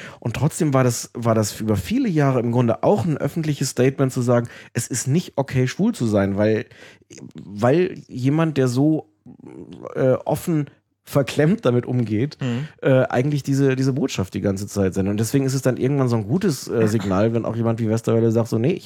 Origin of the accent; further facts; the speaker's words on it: Osnabrück, Lower Saxony, Germany; Nee, Osnabrück.